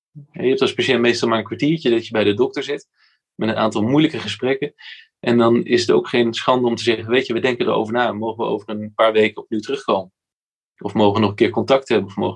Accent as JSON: {"language": "Dutch", "town": "Maastricht", "region": "Limburg", "country": "Netherlands", "tie": "born or raised there", "said": "Ik ben opgegroeid in de Maastrichtse, heb daar mijn hele opleiding gedaan tot orthopeed."}